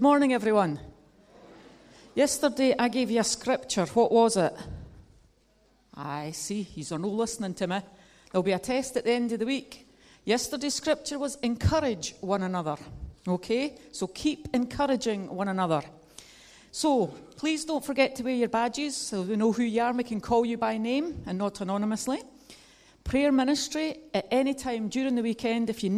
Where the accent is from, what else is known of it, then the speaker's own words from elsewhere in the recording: Scotland, United Kingdom; accent: Scottish; So if you don't understand my Scottish accent, speak to Michael.